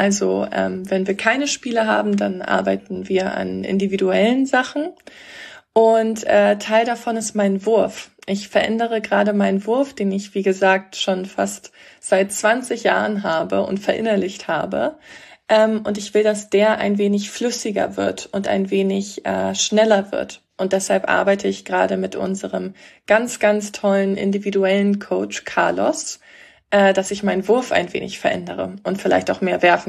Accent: Eutin, Schleswig-Holstein, Germany; Also ich komme ursprünglich aus dem Norden in der Nähe der Ostsee, das heißt Eutin.

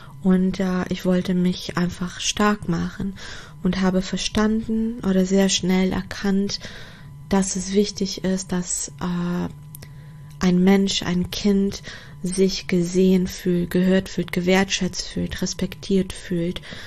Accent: Portugal; German is a second language; now in Germany; ich komme aus Portugal, aus einem Land, wo die Menschen die Sonne im Herzen tragen und wo Zusammenhalt und Gastfreundschaft sehr groß geschrieben wird.

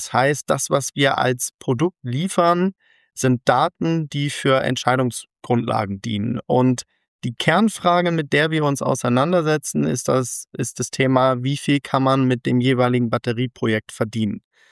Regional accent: Bremen, Germany; now in Frankfurt, Germany; Ich bin gebürtiger Bremer, dann über verschiedene Stationen mittlerweile in Frankfurt gelandet, wo Retwin sitzt.

